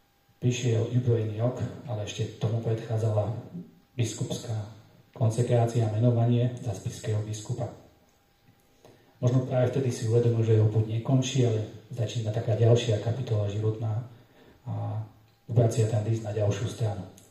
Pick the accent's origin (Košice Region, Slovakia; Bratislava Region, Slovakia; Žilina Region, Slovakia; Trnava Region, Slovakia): Žilina Region, Slovakia; okrem toho, že obaja pochádzame z Oravy, obaja sme z miesta